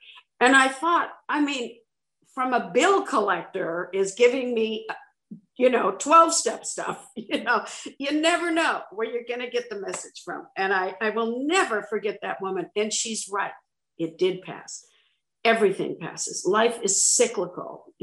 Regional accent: Van Nuys, California, United States; Now, I grew up in Van Nuys, not a lot of wildfires in Van Nuys, California.

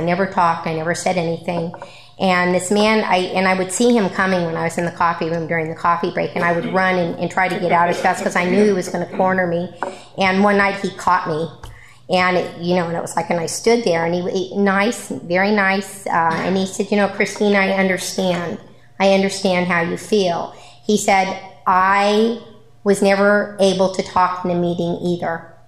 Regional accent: Los Angeles, California, United States; now in Santa Clarita, United States; I moved out to Santa Clarita, and it was like culture shock to me because I was from the West Side where you had a billion meetings a day everywhere.

